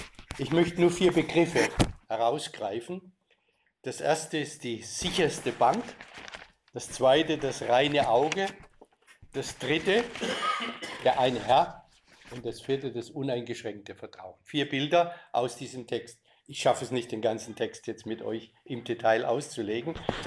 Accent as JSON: {"language": "German", "region": "Baden-Württemberg", "country": "Germany", "tie": "born or raised there", "said": "nicht weit weg von meinem Heimatort, in der Nähe von Heidelberg in Deutschland."}